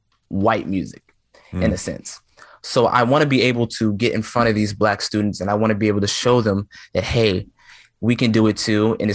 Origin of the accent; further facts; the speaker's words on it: Memphis, Tennessee, United States; I'm from Memphis, Tennessee